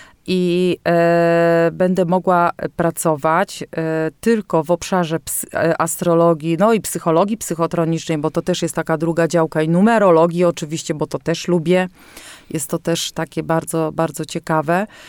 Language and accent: Polish; Mrągowo, Warmian-Masurian Voivodeship, Poland; Ja z uwagi na to, że pochodzę z Mrągowa